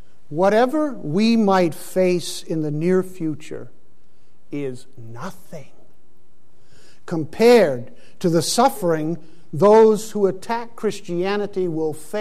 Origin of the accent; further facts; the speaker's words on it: Pakistan; there was in the 1960s when I grew up in Pakistan.